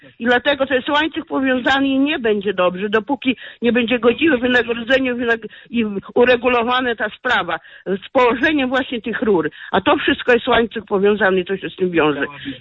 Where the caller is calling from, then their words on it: Pomeranian Voivodeship, Poland; Jestem z Pomorskiego. … mieszkam niedaleko tych kawern